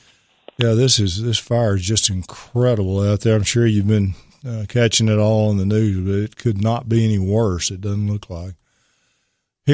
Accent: Pittsburgh, Texas, United States; I'm from Pittsburgh, Texas, over in East Texas

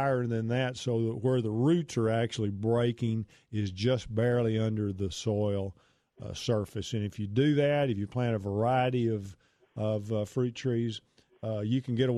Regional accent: Pittsburgh, Texas, United States; I certainly know where Gladewater is. I'm from Pittsburgh, Texas.

